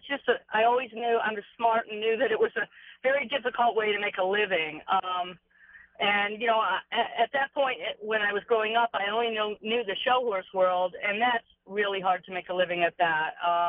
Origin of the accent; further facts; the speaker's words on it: Saratoga Springs, New York, United States; Of course, growing up in Saratoga, they all grew up there.